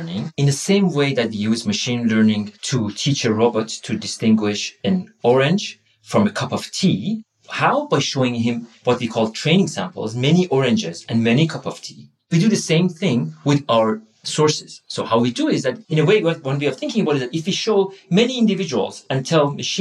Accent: Iran; also born or lived in Afghanistan / France / United States; now in Sweden; I grew up in Iran, and since then I lived in Afghanistan, France, US, and now I live in Sweden.

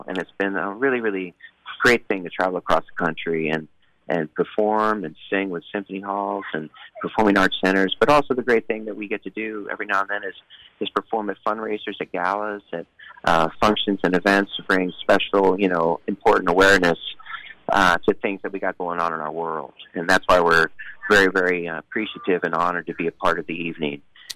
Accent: Delaware, United States; born there; also born or lived in New Jersey / Minnesota / Texas / Oklahoma; now in Oregon, United States; I live out here now. It's not where I'm originally from. My wife, grew up in Oregon. But I was born in Delaware, moved to New Jersey, Minnesota, Texas, Oklahoma, Pennsylvania, Virginia. Lived in New York for 25 years

